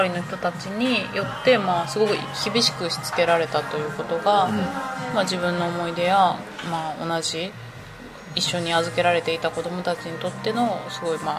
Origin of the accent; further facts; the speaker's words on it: Ehime, Japan; まあ、愛媛が出身なんですけど私、